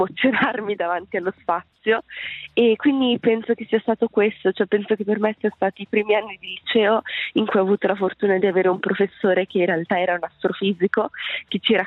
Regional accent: Lugano, Ticino, Switzerland; io sono una ragazza ticinese, sono nata e cresciuta a Lugano

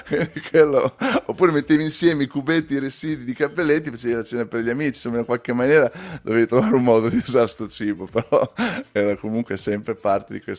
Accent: Ravenna, Emilia-Romagna, Italy; Io sono di Ravenna, originario in Romagna

